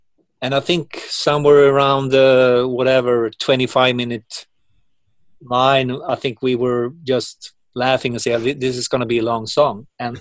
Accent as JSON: {"language": "English", "town": "Uppsala", "region": "Uppsala County", "country": "Sweden", "tie": "born or raised there", "second_language": "English", "said": "He has the, like, this big botanical garden here in my hometown in Uppsala."}